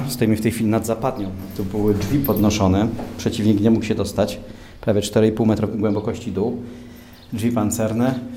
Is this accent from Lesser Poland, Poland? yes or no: yes; Kraków, Lesser Poland, Poland; born there; Urodziłem się w Krakowie, wiadomo, miasto artystów, miasto architektów, miasto kultury.